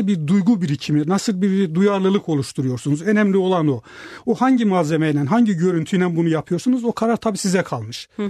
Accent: Erzurum, Turkey; born there; moved away; o Türkiye'den, işte doğduğum yerden, Erzurum'dan o kültür bir şekilde yaptığım işte kendini gösteriyor yani

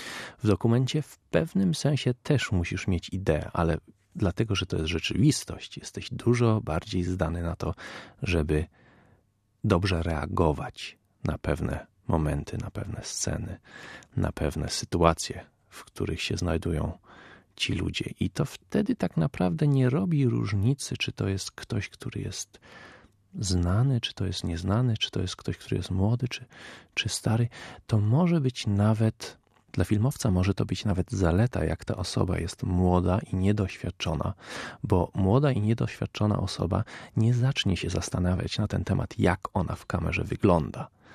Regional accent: England, United Kingdom; also born or lived in Germany; ja wychowałem się w domu polskim tak naprawdę. Oczywiście w zagranicy w większości czasu. Najpierw w Anglii, później w Niemczech

